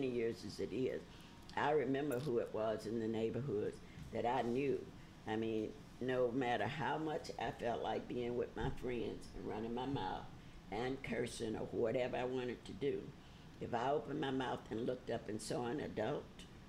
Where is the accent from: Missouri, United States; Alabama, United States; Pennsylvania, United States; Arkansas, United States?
Arkansas, United States; of course, I grew up in Arkansas, and some of the pictures and the illustrations here remind me of where I grew up